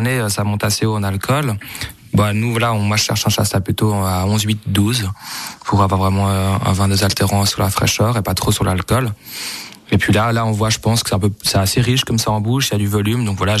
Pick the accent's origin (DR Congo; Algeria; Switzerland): Switzerland; Romandy; je pense qu'en tant que Suisse et Suisse romand, pas besoin d'aller chercher hors de nos frontières un grand chasselas.